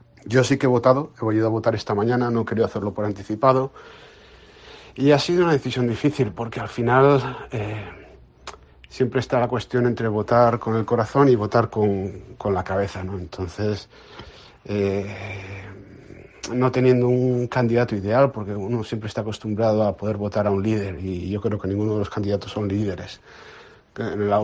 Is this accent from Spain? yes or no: yes; Monforte de Lemos, Galicia, Spain; moved away; soy natural de Monforte de Lemos, aunque como podréis haber podido notar por mi acento, llevo muchos años fuera de Galicia ya.